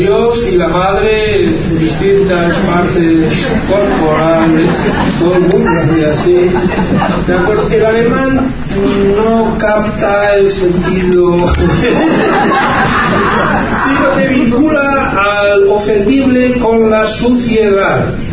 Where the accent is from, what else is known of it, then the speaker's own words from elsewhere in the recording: San Sebastián, Basque Country, Spain; Estuve en mi ciudad natal, San Sebastián, en 2 ocasiones el pasado mes de enero.